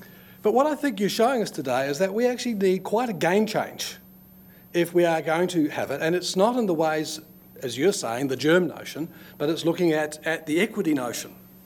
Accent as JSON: {"language": "English", "country": "New Zealand", "said": "I should warn you before I start, I'm a Kiwi."}